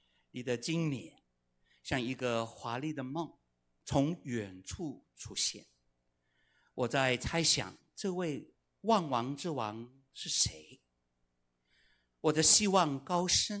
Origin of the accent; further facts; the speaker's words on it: Hong Kong; Chinese is a second language; 我是香港来的，所以我的国语不标准，大家忍耐一下